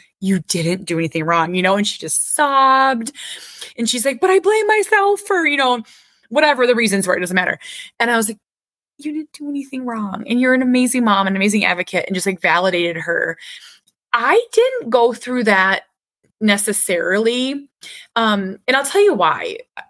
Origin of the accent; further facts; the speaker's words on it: Minnesota, United States; That's just who I am. I'm Minnesotan. I'm Minnesota nice.